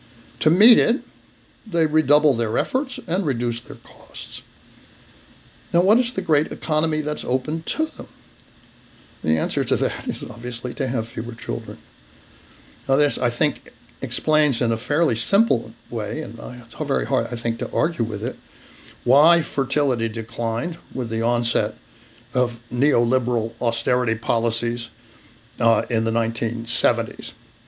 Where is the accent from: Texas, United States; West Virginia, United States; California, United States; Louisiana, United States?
Texas, United States; on the southern border of my home state here in Texas.